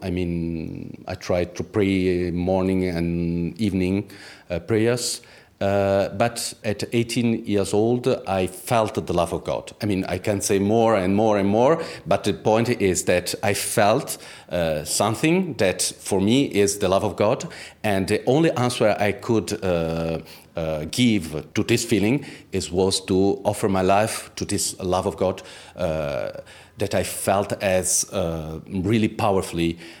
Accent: Italy; In Italy. I grew up in Italy.

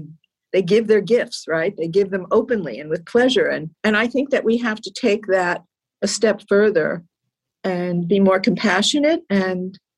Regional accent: New Jersey, United States; I grew up in New Jersey and my parents loved musical theater.

